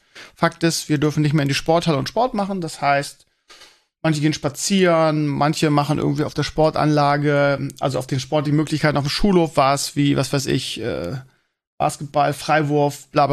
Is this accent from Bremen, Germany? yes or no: yes; Bremen, Germany; ich kannte die als Bremer vorher nicht.